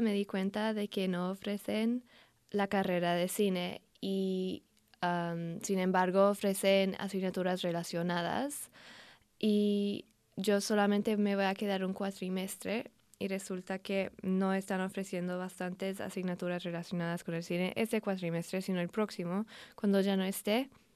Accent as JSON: {"language": "Spanish", "region": "London", "country": "United Kingdom", "second_language": "Spanish", "said": "Yo soy de Londres."}